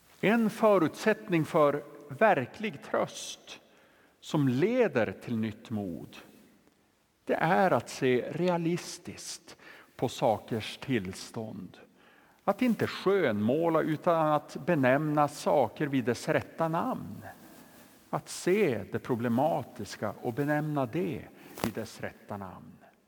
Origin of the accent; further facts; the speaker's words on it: Sweden; Jag är ju från Norr- och Västerbotten och där är det berg och dalar överallt.